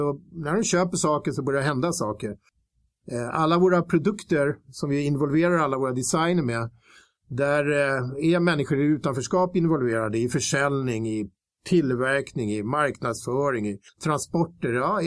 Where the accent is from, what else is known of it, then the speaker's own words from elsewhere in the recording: Tyresö, Stockholm County, Sweden; Jag växte upp i Tyre som jag har rört mig väldigt mycket.